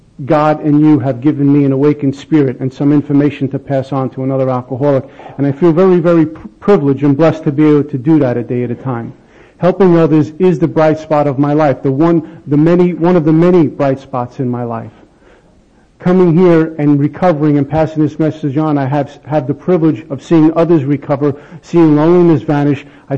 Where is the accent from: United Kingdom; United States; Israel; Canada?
United States; Brooklyn, New York; My first drink came when I was about 14 years old. I grew up in Bensonhurst, Brooklyn.